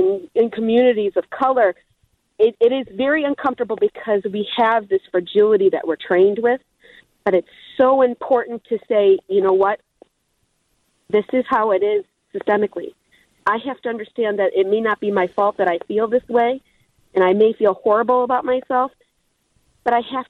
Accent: Crystal Lake, Illinois, United States; I grew up in Crystal Lake. You can't get much whiter here.

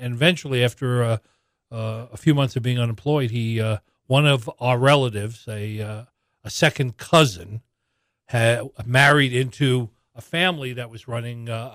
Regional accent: New York City, New York, United States; So I was born and first grew up in a housing project in New York City.

